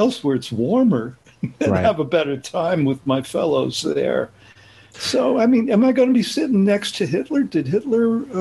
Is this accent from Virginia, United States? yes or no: no; New York, United States; I come from New York, which is a very Catholic city.